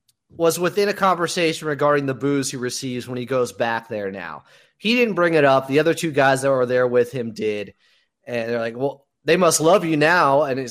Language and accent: English; Sacramento, California, United States; But I'm from Sacramento, and I remember when they put up the Pacific Division Championship banners.